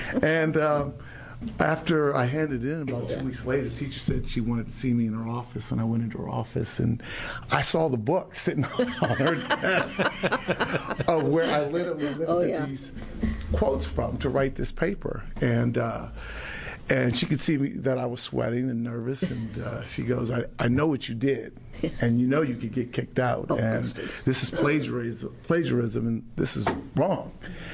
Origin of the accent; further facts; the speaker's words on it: Los Angeles, California, United States; when I was a young black boy growing up in South Central in poverty, I would have laughed at you.